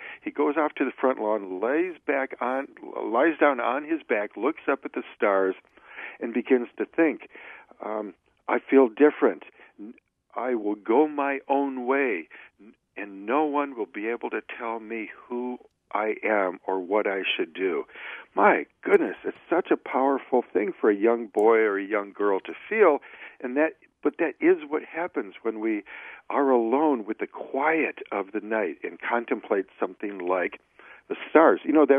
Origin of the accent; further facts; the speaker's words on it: Detroit, Michigan, United States; There's that old expression I grew up with in Detroit